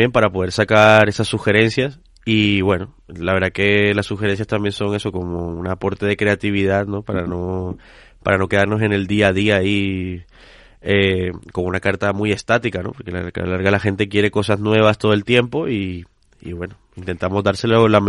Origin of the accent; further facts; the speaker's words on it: Colombia; yo soy de Colombia y yo cuando llego a Colombia pues voy mucho al mercado